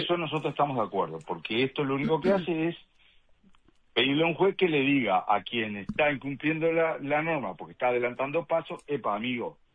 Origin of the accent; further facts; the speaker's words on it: Uruguay; No queremos pensar que somos uruguayos de segunda.